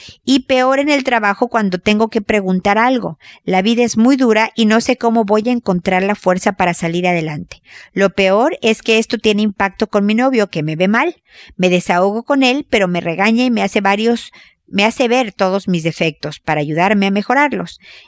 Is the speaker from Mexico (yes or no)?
yes; Mexico; now in Chile; si alguien me hubiera dicho a tu edad que yo iba a estar en Chile, siendo mexicana